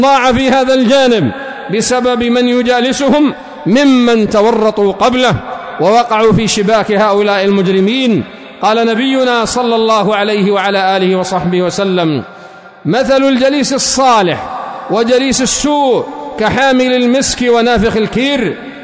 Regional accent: Yemen; لو نظرنا هنا في بلادنا اليمن وفي المناطق المحررة على الخصوص

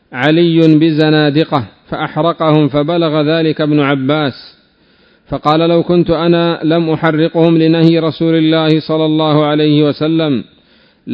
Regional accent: Yemen; يعني مثلا أنت، خاصة عندنا في اليمن، يقتل القاتل عمدا عدوانا ويجلس في السجن 10 سنين ويخرج براءة ربما بعض الأحيان.

